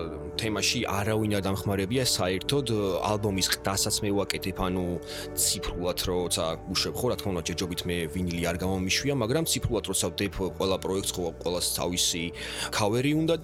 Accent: Tbilisi, Georgia; moved away; აი მთლიანად ნოსტალგიაში ამართლა დაწერილი თბილისისადმი, ქალაქში, ულამაზეს ქალაქში, სადაც მე დავიბადე, გავიზარდე.

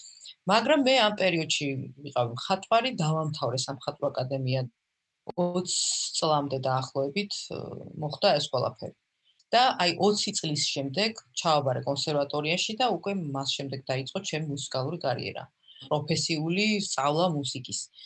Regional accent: Kyiv, Kyiv City, Ukraine; მე ბავშვობაში დავდივი ფოლკლორულ ანსამბლში კიევში 6 წლიდან 17 წლამდე, ნუ იქ გავიზარდე რა.

